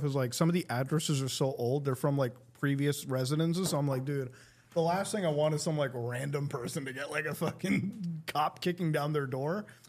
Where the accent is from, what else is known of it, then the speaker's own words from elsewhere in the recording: Canada; I'm Canadian.